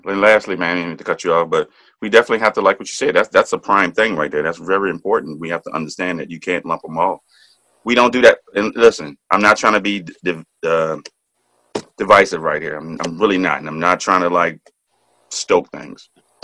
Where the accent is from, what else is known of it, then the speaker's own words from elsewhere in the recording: Louisiana, United States; You see, you know, out here in my home state, Louisiana, churches being burned.